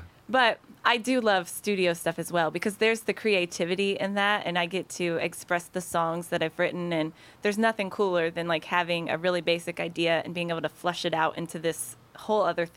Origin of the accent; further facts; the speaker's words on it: Indiana, United States; also born or lived in Oklahoma; I was born in Oklahoma, but I grew up in Indiana.